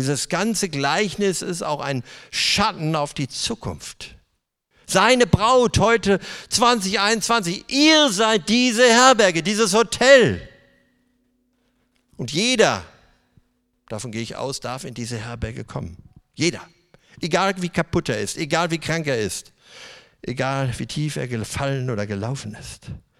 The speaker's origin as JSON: {"language": "German", "region": "Northern Germany", "country": "Germany", "said": "aber ich sage mal als Norddeutscher"}